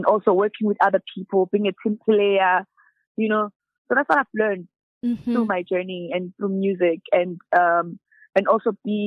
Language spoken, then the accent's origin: English; Soweto, Gauteng, South Africa; born there; also born or lived in Mpumalanga / Johannesburg; I was born in Soweto, but then I moved to Mpumalanga to stay with my grand.